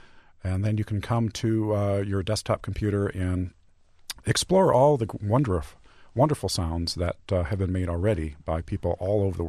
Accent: Midwest, United States; sounds that are surrounding me right now here in the Midwest are part of who I am because I grew up as a Midwesterner.

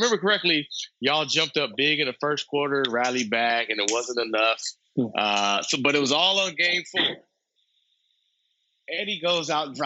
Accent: Oakland, California, United States; one of my first basketball experiences, I'm from Oakland, just getting ready, getting into hoop.

